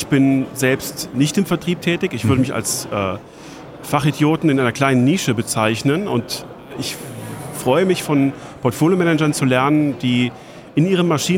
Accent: Saarland, Germany; Aber ich komme ja ursprünglich aus dem Saarland.

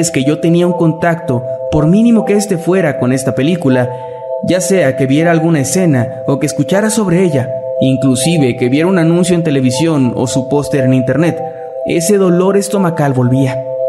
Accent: Panama; de Panamá, de donde soy originaria

